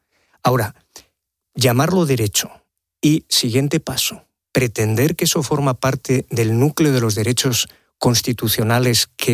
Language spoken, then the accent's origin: Spanish; Spain; Yo hablo como ciudadano español.